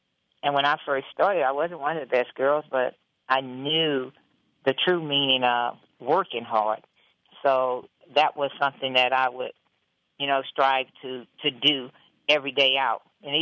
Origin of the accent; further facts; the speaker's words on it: East St. Louis, Illinois, United States; growing up in East St. Louis, Illinois, and having a dream, wanting to do great things, but always having the community on my mind